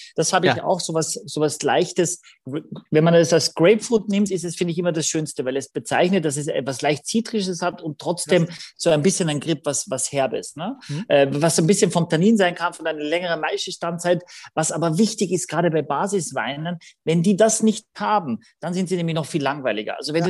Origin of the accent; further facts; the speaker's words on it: Gallizien, Carinthia, Austria; Tatsächlich, mein Heimatort ist Galizien in Österreich mit 2 L und Z. Das ist die Region Galizien hier.